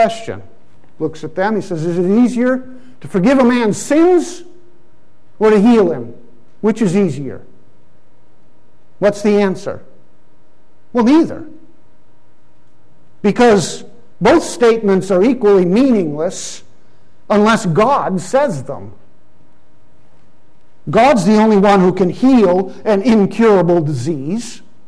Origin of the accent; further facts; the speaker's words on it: Pakistan; moved away; When I grew up in Pakistan as a child, I saw the paradox of this.